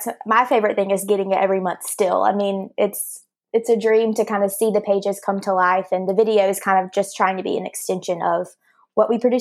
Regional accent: Moultrie, Georgia, United States; So I am from Moultrie, Georgia, which is a small town in southwest Georgia. I grew up there my entire life.

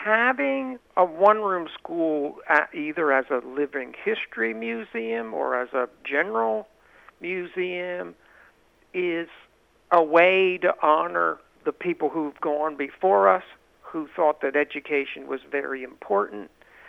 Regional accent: Pennsylvania, United States; I am originally from Pennsylvania, the section of the state called Pennsylvania Dutch Country, which has a large German population, and that includes both Amish, Mennonite, Lutherans, etc.

